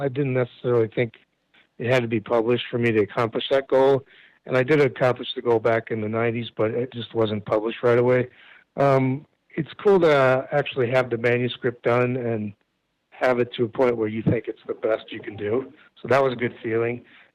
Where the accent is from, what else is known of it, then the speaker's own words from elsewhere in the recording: Lake Park, Iowa, United States; I grew up in Lake Park, which is, as you know, it's 15 miles from Arnold's Park where the Tipsy House is.